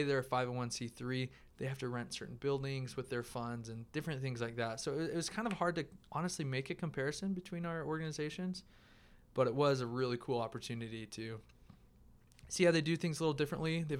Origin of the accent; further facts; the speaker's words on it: St. George, Utah, United States; now in Logan, United States; I grew up in St. George. I like my heat.